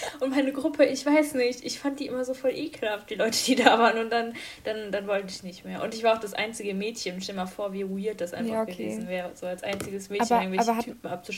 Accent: Bavaria, Germany; Ja, ich komme aus Bayern.

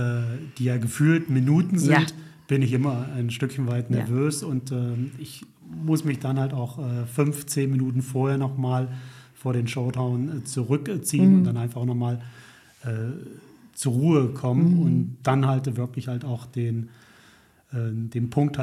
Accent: Neunkirchen-Seelscheid, North Rhine-Westphalia, Germany; Ich komme aus Neunkirchen-Seelscheid.

